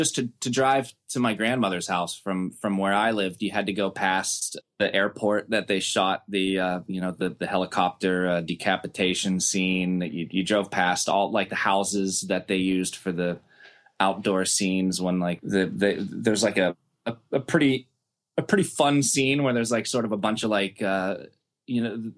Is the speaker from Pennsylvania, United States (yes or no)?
yes; Pittsburgh, Pennsylvania, United States; You know, we growing up in Pittsburgh, we didn't quite get as many of the shows there